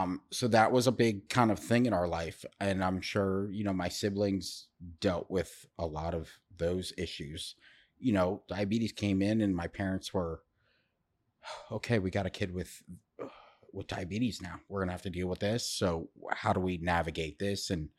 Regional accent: Maryland, United States; So I am from the Washington, D.C., but Maryland more, specifically. And I grew up in a wonderful, wonderful family.

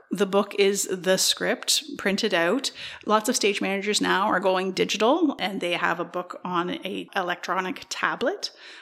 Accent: Brockville, Ontario, Canada

